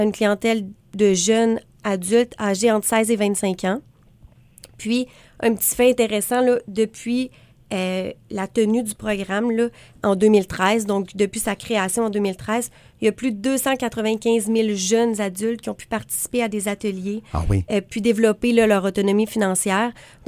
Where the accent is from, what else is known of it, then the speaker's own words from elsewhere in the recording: Quebec, Canada; Bonjour, moi je suis de la Haute-Gatineau.